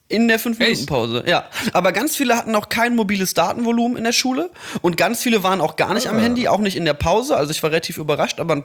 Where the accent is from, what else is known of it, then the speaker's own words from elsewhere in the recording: Mettmann, North Rhine-Westphalia, Germany; Das ist halt auch das, was du machen kannst am Mettmanner Boden in meiner Heimatstadt. Da ist halt nicht viel.